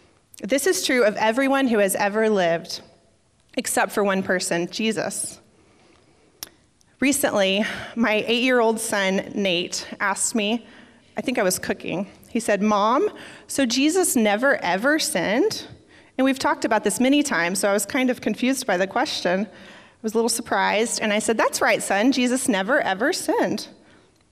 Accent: Dallas, Texas, United States; born there; So for me, I was born in Dallas, Texas. Are there any Texans out there?

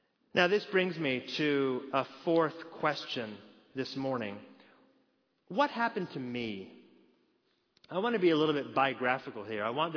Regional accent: Oregon, United States; You know, I grew up in Oregon, where the default setting is non-Christian.

